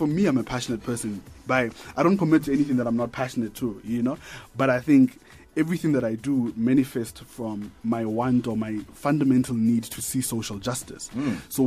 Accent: Atamelang, North West, South Africa; I come from Northwest, from a township called Atamelang. I'm this side by virtue of educational ambition and career prospects.

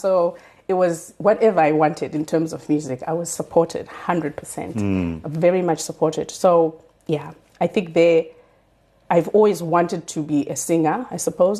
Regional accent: Harare, Zimbabwe; born there; I was born in Harare, in Zimbabwe, at Mbuyanyanda Hospital, to my parents.

